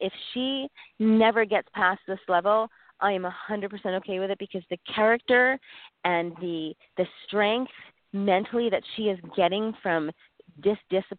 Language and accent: English; Canada; now in Key Biscayne, United States; I tell everybody from home, I'm Canadian